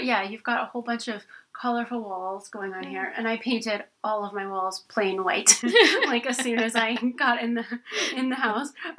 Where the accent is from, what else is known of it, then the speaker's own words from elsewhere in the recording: Connecticut, United States; I'm from Fairfield County and he is too.